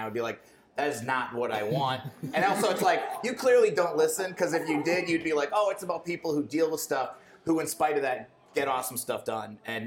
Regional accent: Indiana, United States; I'm from Northwest Indiana, where there should be places like this, but there weren't

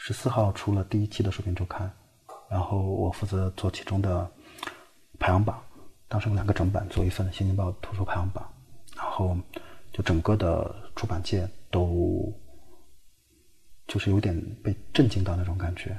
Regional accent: Nanchang, Jiangxi, China; also born or lived in Beijing; 就是城里孩子，我是南昌人，然后在北京读的大学，然后最主要的工作经历都在北京。

